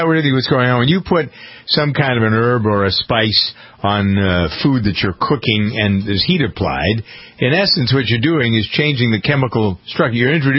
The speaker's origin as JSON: {"language": "English", "town": "Framingham", "region": "Massachusetts", "country": "United States", "tie": "born or raised there", "said": "Framingham, Massachusetts, yeah."}